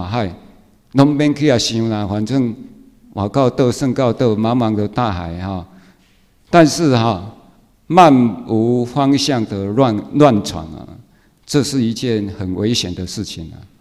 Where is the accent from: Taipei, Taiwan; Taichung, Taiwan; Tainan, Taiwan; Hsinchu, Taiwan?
Tainan, Taiwan; moved away as an adult; 我的故乡是台南，我回去台南，我已经20岁离开台南，然后这个已经30几年没有回去